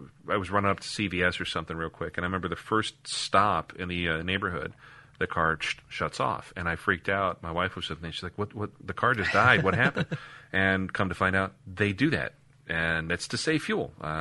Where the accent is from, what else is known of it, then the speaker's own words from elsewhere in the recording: Chicago, Illinois, United States; And I've even noticed that growing up in Chicago versus St. Louis, St. Louis cars are cleaner.